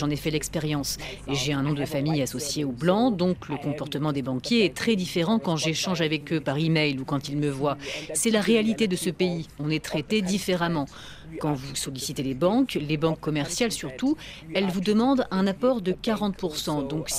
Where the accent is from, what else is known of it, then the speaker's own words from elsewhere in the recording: Johannesburg, Gauteng, South Africa; On n'a jamais eu de terre car on a grandi à Johannesburg